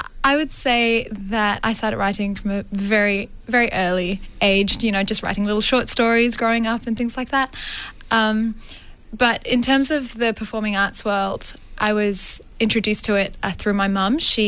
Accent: Malaysia; moved away as an adult; now in Melbourne, Australia; I'm from Malaysia, by the way. So I came to Melbourne to train as an actor.

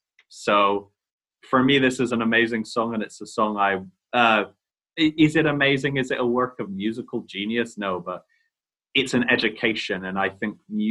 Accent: South West England, United Kingdom; So for me as a 16-year-old growing up in North Devon

